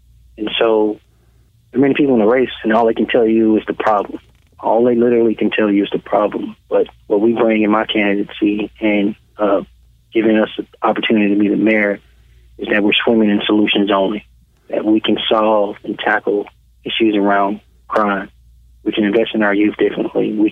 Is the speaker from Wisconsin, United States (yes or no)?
no; Birmingham, Alabama, United States; Well, the short version is I am a son of Birmingham. I was born and raised in Birmingham. My family's from here. All my extended family's from here.